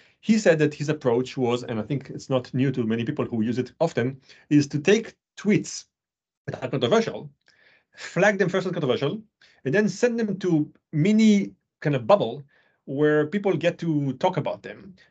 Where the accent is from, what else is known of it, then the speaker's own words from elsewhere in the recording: Israel; also born or lived in France; now in United States; I was born in France, raised in Israel, and now a citizen of the US.